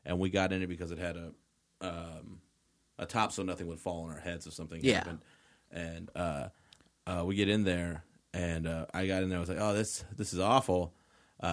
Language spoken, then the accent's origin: English; Fort Worth, Texas, United States; this is back in my hometown, Fort Worth, Texas.